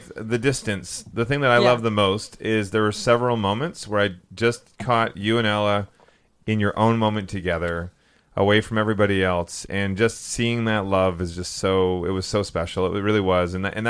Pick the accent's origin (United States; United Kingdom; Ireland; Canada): Canada; Vancouver, British Columbia; I'm from Vancouver.